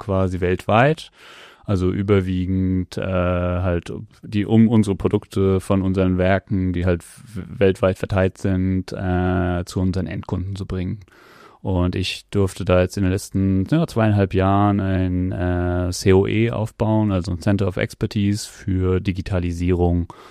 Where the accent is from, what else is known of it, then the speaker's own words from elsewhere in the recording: Mainz, Rhineland-Palatinate, Germany; ich arbeite bei der BASF in Ludwigshafen, bin aber gebürtiger Mainzer und wohne auch hier in der Gegend in Rheinhessen, habe aber auch mal in Mainz gewohnt